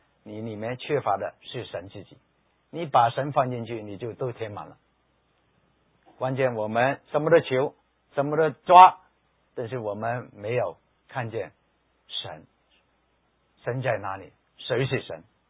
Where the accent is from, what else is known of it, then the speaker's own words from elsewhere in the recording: Hong Kong; 我国内的我不知道谁最有钱。我来自香港的，